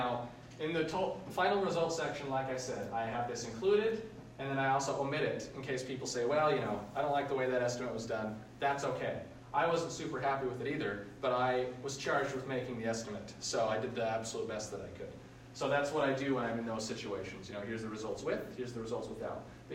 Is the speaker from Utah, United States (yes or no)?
yes; Utah, United States; You know, I personally love the mountains. I grew up in Utah.